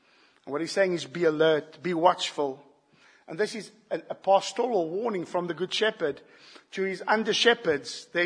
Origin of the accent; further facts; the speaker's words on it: South Africa; Unfortunately, being South African, I do not suffer from the 11th commandment.